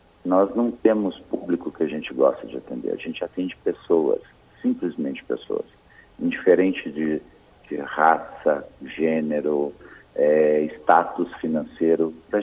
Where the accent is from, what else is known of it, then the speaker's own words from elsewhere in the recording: Belo Horizonte, Minas Gerais, Brazil; now in Caxias do Sul, Brazil; eu cheguei em Caxias do Sul, eu sou mineiro de Belo Horizonte